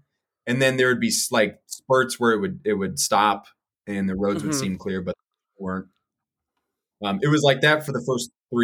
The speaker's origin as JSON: {"language": "English", "region": "Nevada", "country": "United States", "said": "You know, we're from Nevada. What's a little bit of ice?"}